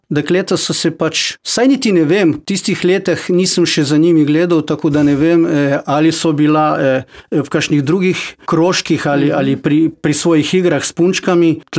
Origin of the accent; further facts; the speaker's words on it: Prezid, Primorje-Gorski Kotar County, Croatia; also born or lived in Rijeka; Rodil sem se v Reki, na Hrvaškem. Otroštvo in mladost pa sem preživel v Prezidu, prav tako na Hrvaškem.